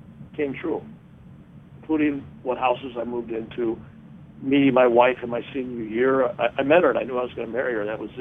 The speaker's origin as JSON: {"language": "English", "country": "Ireland", "said": "But I'm Irish."}